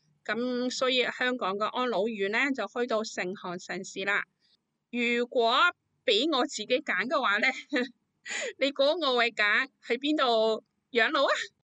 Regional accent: China; 咁我谂佢哋嘅谂法咧，同我哋中国人嗰个传统思想咧就好有关系嘅。

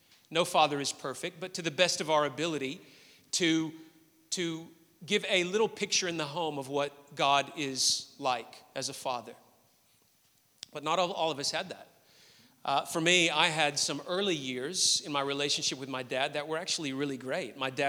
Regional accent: United States; when I was playing baseball in high school growing up in the States

